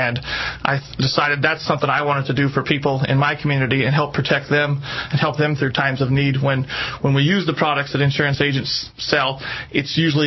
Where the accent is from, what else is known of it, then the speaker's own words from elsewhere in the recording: Finley, Washington, United States; born and raised in the Tri-Cities, grew up in a small community just outside called Finley. Went to high school there and graduated in 96.